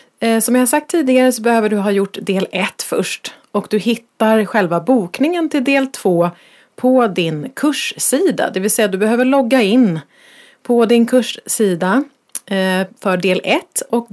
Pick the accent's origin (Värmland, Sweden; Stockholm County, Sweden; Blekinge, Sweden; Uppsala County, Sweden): Stockholm County, Sweden; Stockholm; Jag är ju stockholmare i grunden